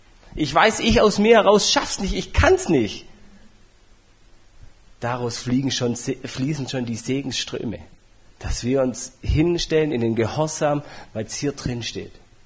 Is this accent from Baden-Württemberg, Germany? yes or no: yes; Baden-Württemberg, Germany; Ich sage, ich bin Schwabe, wir haben da unsere Kämpfe von Haus aus.